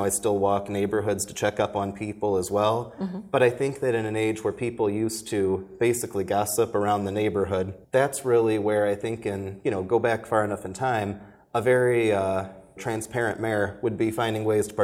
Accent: Portage, Indiana, United States; I grew up in Portage. I went to high school in Merrillville

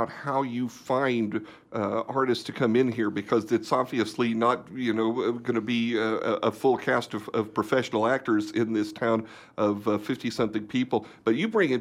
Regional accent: Oklahoma, United States; it's not just a play about my home state, but it's a play I've obviously been in a few times over there

